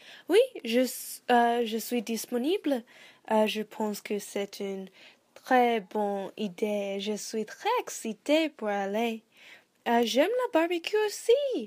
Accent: Pleasanton, California, United States; Oui, je suis nouvelle sur cette région. Je suis américaine et aux États-Unis, j'habite en Californie, au Pleasanton. Pleasanton est une très petite ville, mais très mignon.

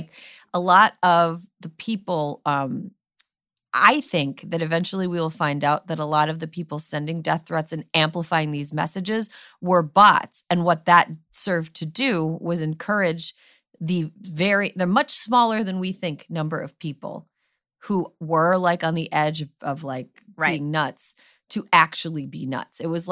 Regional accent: Wisconsin, United States; My home state of Wisconsin, Planned Parenthood is not scheduling abortions after June 25th.

